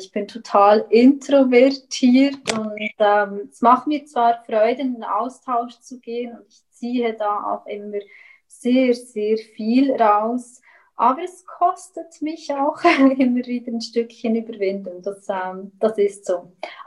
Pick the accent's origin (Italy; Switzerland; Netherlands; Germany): Switzerland